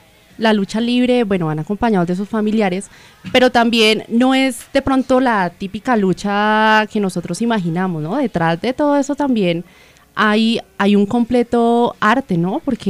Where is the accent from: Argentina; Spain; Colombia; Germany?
Colombia; Y bueno, volviendo al caso colombiano, nosotros como colombianos, bueno, tenemos campeones en muchas disciplinas